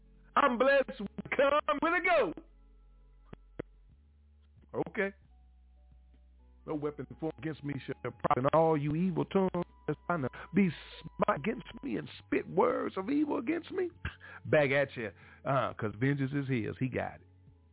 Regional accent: United States; born there; I was born in America, so I know the English language

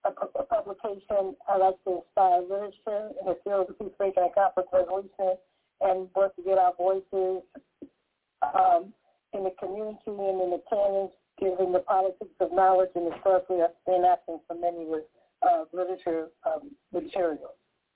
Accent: New York City, New York, United States; because I'm a Harlemite individual, born and raised in Harlem.

